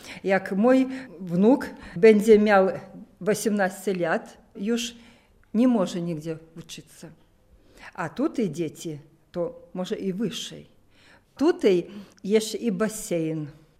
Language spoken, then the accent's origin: Polish; Lida, Grodno Region, Belarus; now in Poland; Ja sama i mój wnuk jestem z Lidy. U nas takie niewielkie miasteczko, na połowę jak Białostok.